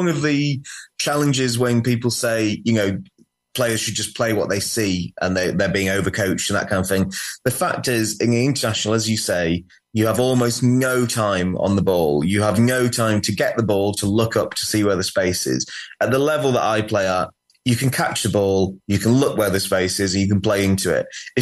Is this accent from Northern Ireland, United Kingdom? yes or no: no; Wales, United Kingdom; because I'm Welsh.